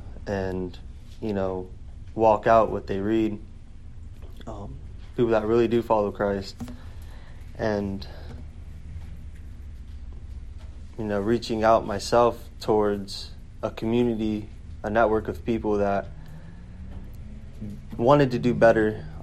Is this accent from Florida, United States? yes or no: yes; Naples, Florida, United States; born there; also born or lived in New York; Good evening. … I am 21. I was born in Naples, Florida. Did a lot of moving around. Got a big family. Separated from that family. Did some growing up in New York.